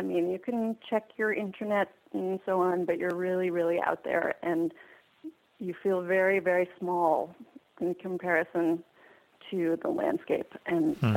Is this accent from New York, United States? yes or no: no; Albuquerque, New Mexico, United States; But it's funny because I grew up in Albuquerque, and of course I hated it. It was totally boring, and I couldn't wait to leave.